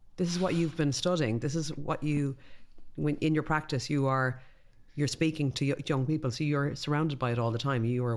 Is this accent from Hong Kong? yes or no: no; Ireland; and look, we're Irish, a lot of us grew up with a very poor sex talk or none at all